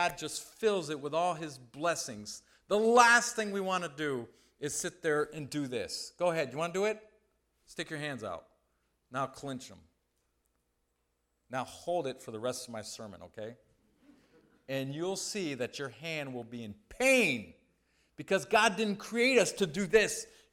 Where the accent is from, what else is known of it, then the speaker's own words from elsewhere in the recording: Mali; also born or lived in France; I grew up in Mali, West Africa, and then France.